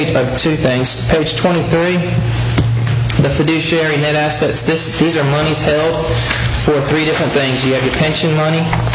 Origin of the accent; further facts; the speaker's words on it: Maryland, United States; I read today, kind of shocked. I grew up in Maryland, and most time I don't see.